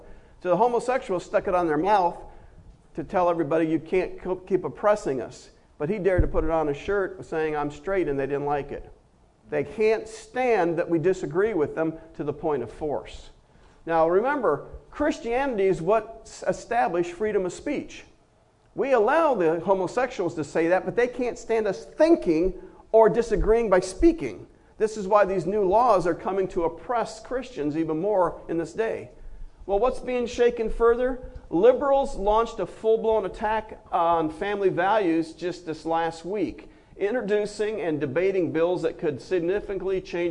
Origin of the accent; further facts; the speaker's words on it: Muskegon, Michigan, United States; in my hometown, Muskegon, Michigan, there was a situation that this happened. And I don't know what high school it is, but I was born and raised in that town